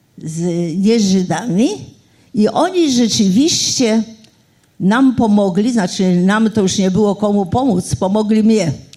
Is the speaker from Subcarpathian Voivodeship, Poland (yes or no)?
no; Warsaw, Masovian Voivodeship, Poland; Ja jestem warszawianką, urodziłam się w Warszawie.